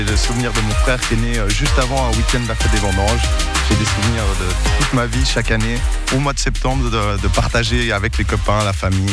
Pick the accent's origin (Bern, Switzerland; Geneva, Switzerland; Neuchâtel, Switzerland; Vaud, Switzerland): Geneva, Switzerland; Russin; Ouais, je suis né à Russin, j'ai grandi toujours à Russin, j'ai toujours habité à Russin. On va dire que je suis presque né au pied de la vigne